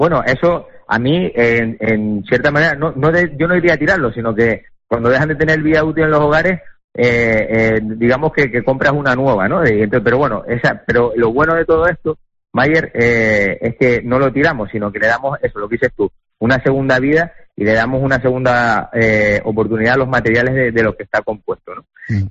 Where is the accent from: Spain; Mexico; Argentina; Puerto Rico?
Spain; Canary Islands; nuestra mayor como canarios, ¿no? Nuestro mayor tesoro, que es nuestro medio ambiente